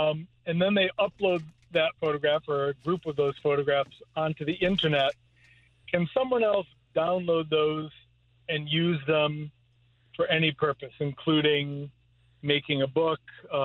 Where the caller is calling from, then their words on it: Rhinebeck, New York, United States; Calling from Rhinebeck.